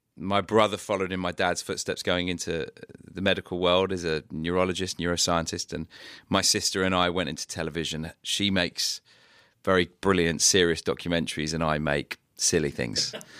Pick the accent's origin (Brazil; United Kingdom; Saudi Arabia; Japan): United Kingdom; London; born there; Yeah, I was born in Northwest London, born into an Orthodox Jewish family.